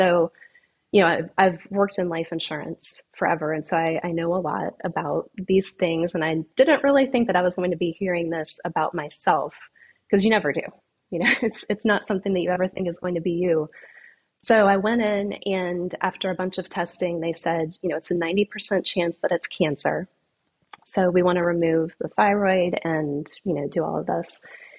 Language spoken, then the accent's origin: English; the Carolinas, United States; And I'm from the Carolinas originally, and for whatever reason, I never thought I would live in Florida.